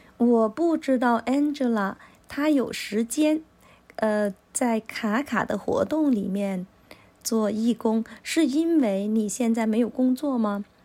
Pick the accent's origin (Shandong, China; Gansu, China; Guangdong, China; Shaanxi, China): Guangdong, China; 下面一位呢是我的老乡啊，大家知道我是广东人